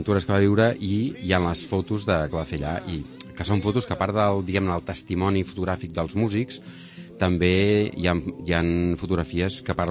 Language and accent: Catalan; Catalonia, Spain; born there; jo no sé per què vaig néixer al Berguedà en lloc del Mississipi.